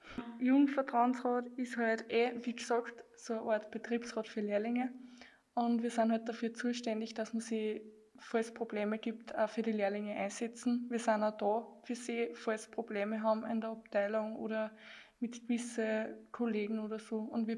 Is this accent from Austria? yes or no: yes; Leonstein, Upper Austria, Austria; Ich komme aus Leonstein, bin 18 Jahre